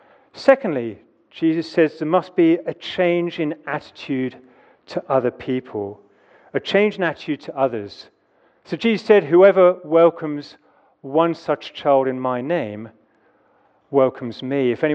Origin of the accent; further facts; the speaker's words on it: United Kingdom; And so breaking news this morning, being British doesn't qualify us to be in God's kingdom.